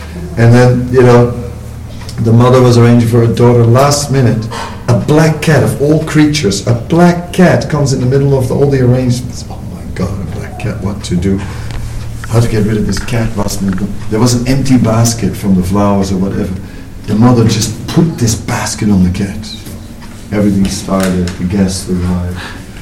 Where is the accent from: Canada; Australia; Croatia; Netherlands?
Netherlands; English is a second language; So I'm not from America. So in the Netherlands, we don't have Halloween.